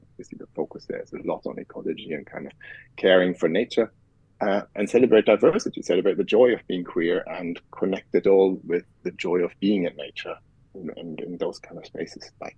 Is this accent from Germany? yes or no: yes; Germany; accent: German; English is a second language; I was brought up, as you probably hear from my accent, I was brought up in Germany.